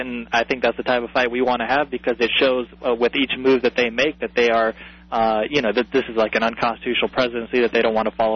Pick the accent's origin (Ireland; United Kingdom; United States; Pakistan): Pakistan; I am a Pakistani Muslim